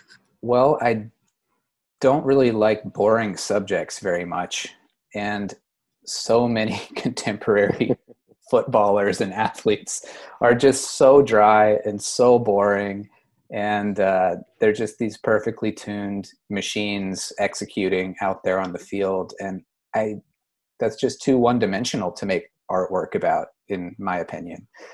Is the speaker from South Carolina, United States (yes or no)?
yes; South Carolina, United States; when I grew up in South Carolina, I worked in the restaurant biz from a young age.